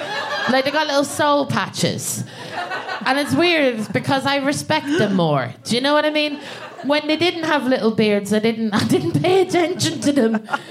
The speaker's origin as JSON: {"language": "English", "country": "Ireland", "moved": "as an adult", "lives_now": "England", "said": "so I'm from Ireland and I moved to England about, I'd say about 4 years ago now at this"}